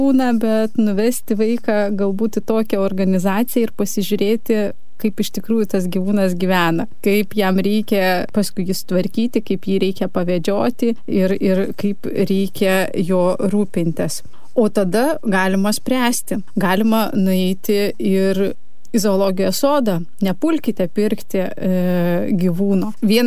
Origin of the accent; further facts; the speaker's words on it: Kaunas, Kaunas County, Lithuania; Kadangi esame iš Kauno, norime pakviesti visus į mūsų organizuojamą renginį.